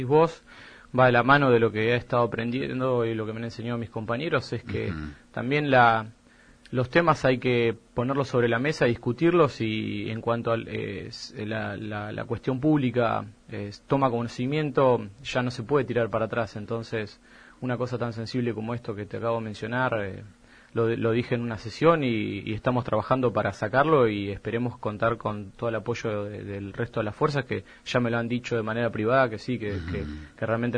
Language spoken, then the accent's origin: Spanish; Pinamar, Buenos Aires Province, Argentina; soy una persona de Pinamar de toda la vida, pero que nunca trabajé activamente en un partido